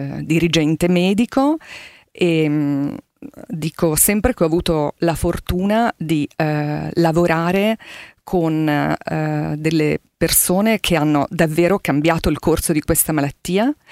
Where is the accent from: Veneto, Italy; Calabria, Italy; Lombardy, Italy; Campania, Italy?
Lombardy, Italy; Milan; Sono nata e cresciuta a Milano e ho studiato medicina a Milano e poi mi sono fatta adottare dalla provincia di Monza e Brianza, che allora ancora non era tale, ma subito dopo la laurea, quindi dal 1990